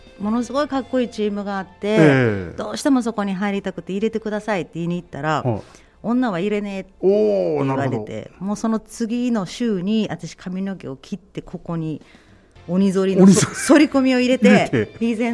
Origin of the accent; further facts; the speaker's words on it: Saitama, Japan; also born or lived in Yokohama; now in Kansai, Japan; 本当は、はい、埼玉出身なんですけど、